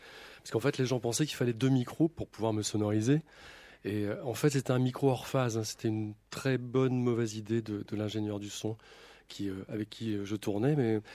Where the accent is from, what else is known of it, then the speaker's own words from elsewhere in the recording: Rennes, Brittany, France; je suis de Rennes.